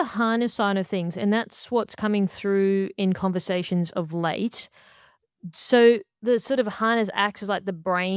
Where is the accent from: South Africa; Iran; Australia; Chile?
Australia; now in United States; I'm an Australian, I live in the US now